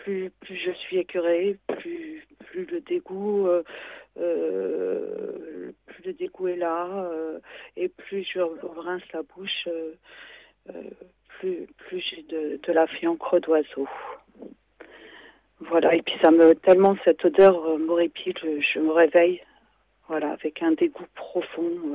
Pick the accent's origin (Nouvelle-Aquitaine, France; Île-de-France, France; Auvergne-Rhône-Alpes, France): Île-de-France, France; Paris; je suis parisienne, née à Paris, mais je suis saisonnière, donc j'ai l'habitude de bouger